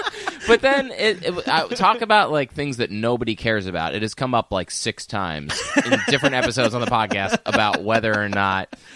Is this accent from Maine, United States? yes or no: no; Pennsylvania, United States; I grew up outside Philly.